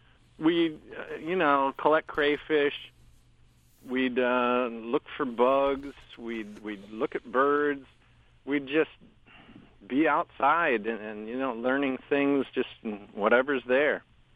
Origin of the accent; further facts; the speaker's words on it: Michigan, United States; born there; 1963. I was born in Michigan.